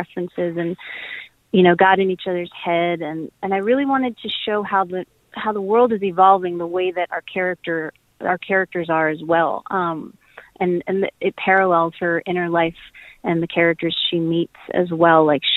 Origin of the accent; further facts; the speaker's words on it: Illinois, United States; So I grew up in the Midwest, just outside Chicago, and there's just all this incredible wildlife